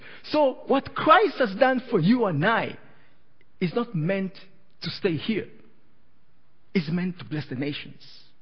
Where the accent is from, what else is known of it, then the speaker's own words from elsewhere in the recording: Tanzania; now in Edmonton, Canada; I'm from Tanzania. I'm familiar with the African community in the city.